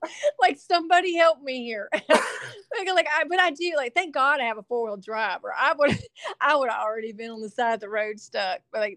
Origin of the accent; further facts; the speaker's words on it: South Carolina, United States; now in Nashville, United States; well, I'm from South Carolina, so we don't even get snow. I mean, like, maybe once every 4 or 5 years. So, like, I'm in Nashville